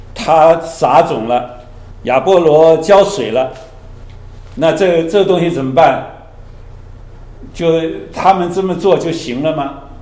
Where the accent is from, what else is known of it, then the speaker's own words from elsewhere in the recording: China; 我们中国人说兵凶战危啊